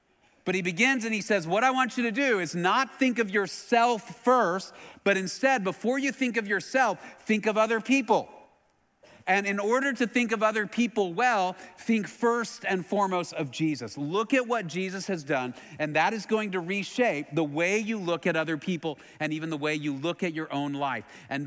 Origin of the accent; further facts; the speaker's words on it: Texas, United States; I'm from Texas, so I love Tex-Mex, probably my favorite genre of food.